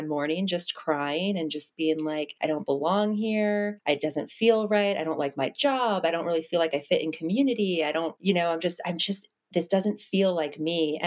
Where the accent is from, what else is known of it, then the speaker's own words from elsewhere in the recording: Wisconsin, United States; moved away as an adult; now in New York City, United States; Yeah, girl, born and raised. And then I left when I was 26. I had like this huge dark night of the soul, picked up and left, moved to New York City.